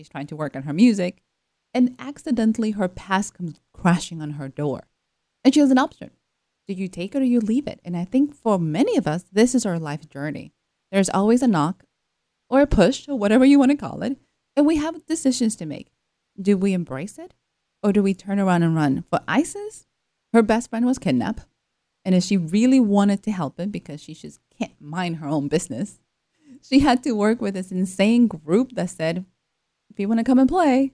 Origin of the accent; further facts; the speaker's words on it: Salem, Massachusetts, United States; I grew up in Salem, Massachusetts, and then went to school in New York City.